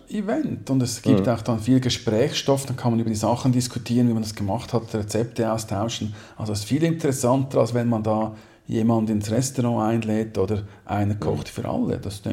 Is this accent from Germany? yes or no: no; Switzerland; Ich glaube nicht, dass es auf den Malediven schöner ist als bei uns in der Schweiz.